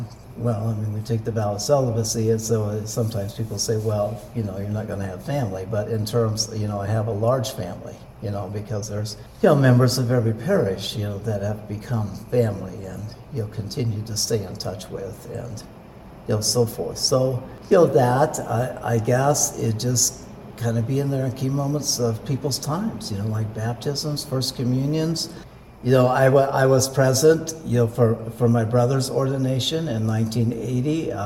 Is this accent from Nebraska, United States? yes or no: yes; Carroll, Nebraska, United States; Well, I'm from Carroll, Nebraska.